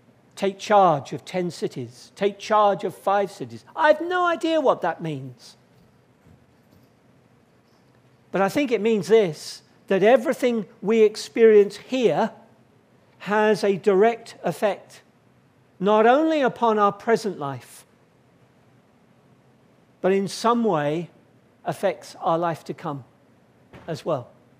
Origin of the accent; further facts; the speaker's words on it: Sidmouth, South West England, United Kingdom; come from Sidmouth in Devon, just not a few miles away.